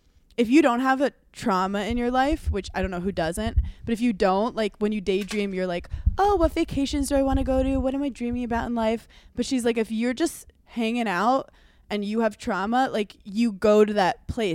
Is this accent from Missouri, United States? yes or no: no; New York, United States; As a New Yorker, it's kind of just like a day in our lives